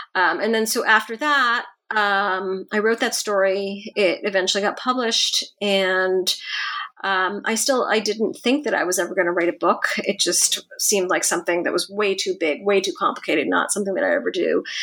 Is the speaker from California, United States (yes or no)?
no; Buffalo, New York, United States; also born or lived in Hong Kong; Well, I was born in Buffalo, New York, and I spent most of my childhood there, although I did live 3 years in Hong Kong during my middle school years.